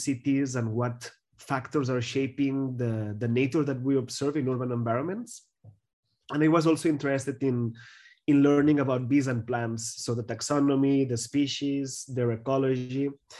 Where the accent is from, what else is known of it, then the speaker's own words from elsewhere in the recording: Barcelona, Catalonia, Spain; English is a second language; moved away as an adult; Yeah, so I'm originally from Barcelona, where I studied my bachelor degree on biology